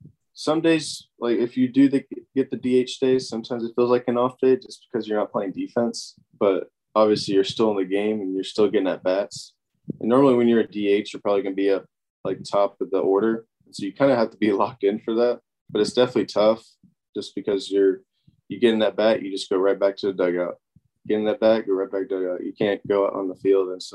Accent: Tennessee, United States; Yeah, I grew up like in a small town, like 20 minutes north of Nashville, maybe about like 4,000 people there, just small little country town.

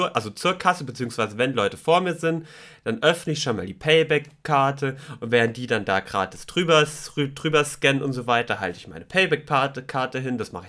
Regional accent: Baden-Württemberg, Germany; ich bin geizig, ich bin Schwabe, ich nehme alles mit, was geht.

